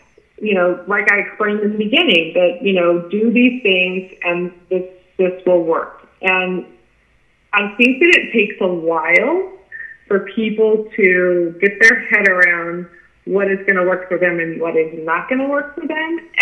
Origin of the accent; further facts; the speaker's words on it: Arizona, United States; I was raised in Arizona, so I'm an Arizona girl